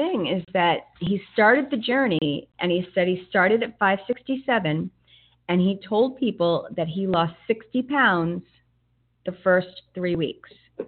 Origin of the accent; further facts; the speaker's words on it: Boston, Massachusetts, United States; I can't vacation there. I'm from Boston. I couldn't.